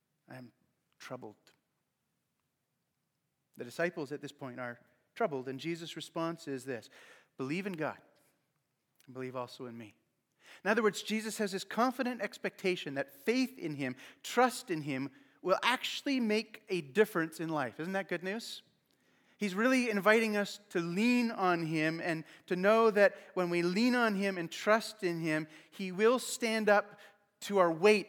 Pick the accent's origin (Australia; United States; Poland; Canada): Canada; We're Canadian, so it's always safe, right?